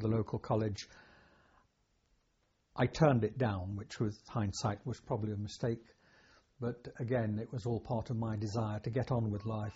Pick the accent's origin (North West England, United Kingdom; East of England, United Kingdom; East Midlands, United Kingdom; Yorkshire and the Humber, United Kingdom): East Midlands, United Kingdom; Buxton; also born or lived in Mansfield; In fact, before I was five, we moved back to my mother's hometown in Derbyshire, a place called Buxton.